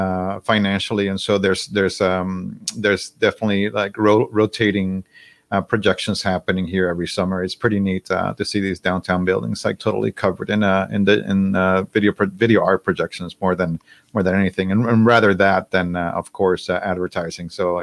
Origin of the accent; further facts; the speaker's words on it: Puerto Rico; now in Montreal, California, United States; born and raised in Puerto Rico